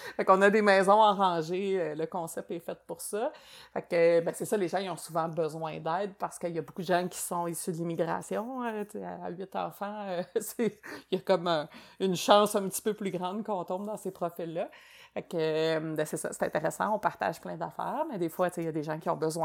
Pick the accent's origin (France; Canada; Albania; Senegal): Canada; Laval, Quebec; Moi, je suis une Lavalloise de 3e génération. Je suis pas née à Sherbrooke, je suis née à Laval, qui est... la ville que personne veut venir de là, au Québec. C'est pas très sexy, Bungalowpolis.